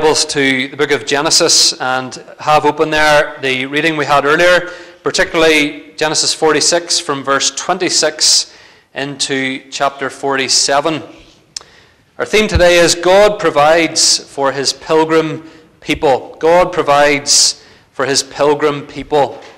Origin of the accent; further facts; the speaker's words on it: Limavady, Northern Ireland, United Kingdom; visited my hometown of Limavady last month